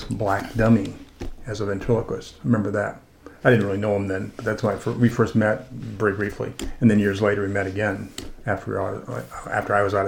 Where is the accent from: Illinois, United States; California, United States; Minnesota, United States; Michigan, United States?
Minnesota, United States; Yeah, I grew up in southwest Minnesota near Worthington, and went to Winona State